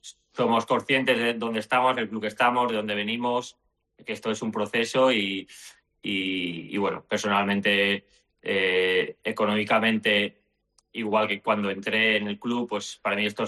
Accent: Castellón de la Plana, Valencian Community, Spain; tanto yo como Ángel de Albert, como Vicente, pues somos de Castellón

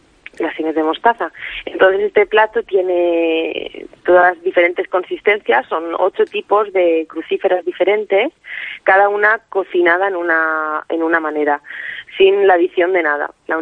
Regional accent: Spain; Yo vengo de España, es algo que me llevaré siempre dentro, vaya.

